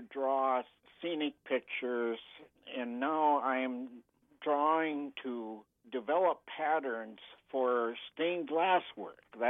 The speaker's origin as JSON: {"language": "English", "town": "Grand Rapids", "region": "Minnesota", "country": "United States", "lives_now": "Warren, United States", "said": "Originally, I'm from Grand Rapids, Minnesota."}